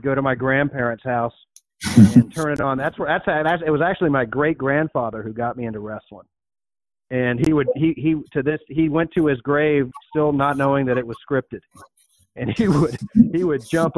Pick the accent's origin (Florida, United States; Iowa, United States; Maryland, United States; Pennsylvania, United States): Florida, United States; Well, then I grew up here in Florida.